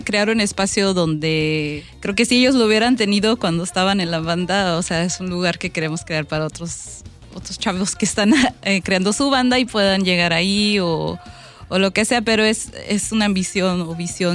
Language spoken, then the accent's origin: Spanish; Illinois, United States; porque yo crecí en La Villita, en los barrios de empacadoras.